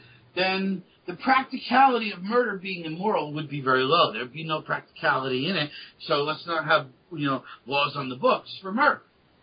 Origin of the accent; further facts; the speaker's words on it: New Jersey, United States; I'm from New Jersey, okay?